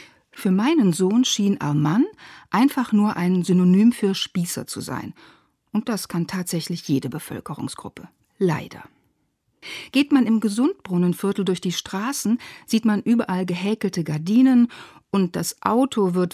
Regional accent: Iran; Als Iranerin schießen mir Erinnerungen in den Kopf.

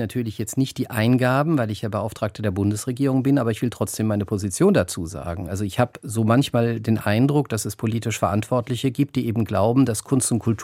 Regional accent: Baden-Württemberg, Germany; Ich komme aus der Region Mannheim-Heidelberg

